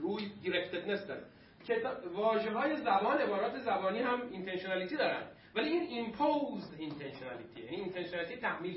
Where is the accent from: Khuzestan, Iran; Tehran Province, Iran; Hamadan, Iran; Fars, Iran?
Fars, Iran; Shiraz; من چون از شیراز اومدم اینجا